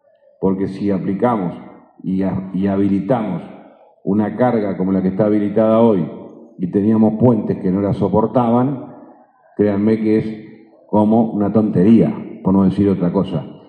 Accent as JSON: {"language": "Spanish", "country": "Uruguay", "said": "como somos uruguayos siempre pensamos que el coraje puede más que una realidad que desconocíamos."}